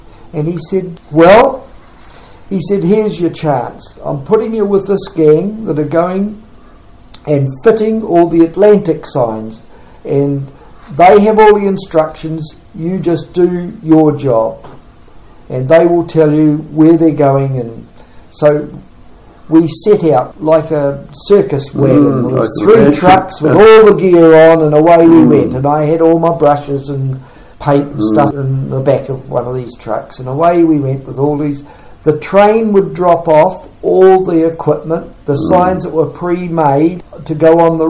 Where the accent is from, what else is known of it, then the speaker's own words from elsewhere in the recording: Hastings, Hawke's Bay, New Zealand; I said, oh, well, I'm from Hastings, actually.